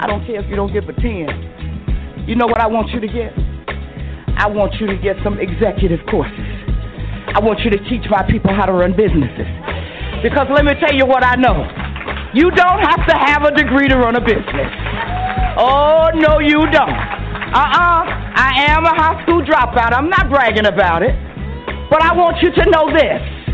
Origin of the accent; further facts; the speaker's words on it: Bronx, New York, United States; I come from the South Bronx, baby. I organize tennis there.